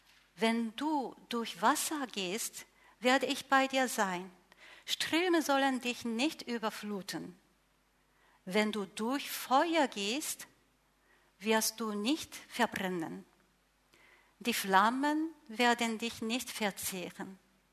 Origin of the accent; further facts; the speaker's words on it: Japan; German is a second language; moved away as an adult; now in Germany; ich bin Japanerin. Und im Jahre 2006 durch japanische Missionsgesellschaft Antioch Mission, ich bin als Missionarin aus Japan hierher gesandt worden. Und erstmal war ich in Hamburg